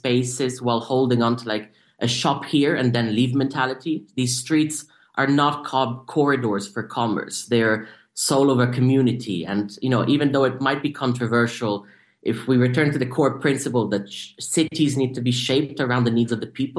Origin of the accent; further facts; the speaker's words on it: Dublin, Leinster, Ireland; moved away; I grew up in Dublin and then I moved to London and I've traveled a bit for work.